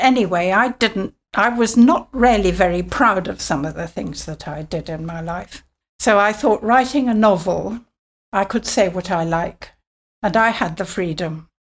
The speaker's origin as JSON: {"language": "English", "town": "Nakuru", "region": "Rift Valley", "country": "Kenya", "tie": "born or raised there", "said": "my hometown was in Nakuru, a town in the Rift Valley, and it nestled at the foot of a volcano, an extinct volcano"}